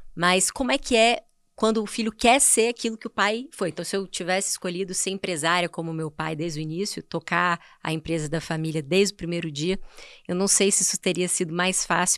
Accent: Vitória, Espírito Santo, Brazil; eu sou de Vitória, do Espírito Santo.

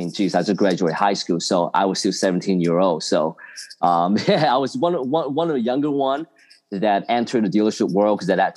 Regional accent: Hong Kong; I grew up in Hong Kong, originally from Hong Kong.

